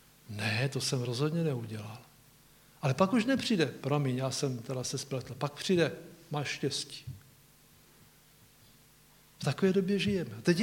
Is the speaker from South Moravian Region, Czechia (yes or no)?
yes; Blansko, South Moravian Region, Czechia; Já jsem vyrůstal v Blansku, že jo, to je kousíček Moravského krasu